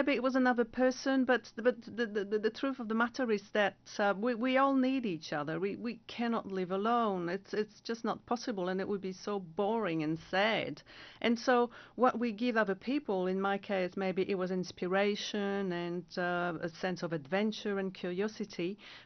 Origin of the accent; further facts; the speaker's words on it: Belgium; now in Australia; I come from Belgium and I have been living in Australia since the early 80s. But there's always a little part of me which is Belgian. And there is a part of me which is Australian, who has become Australian.